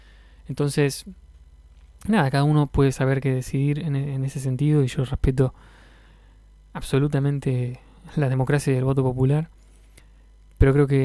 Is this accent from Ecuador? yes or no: no; Argentina; porque somos un gran colectivo los argentinos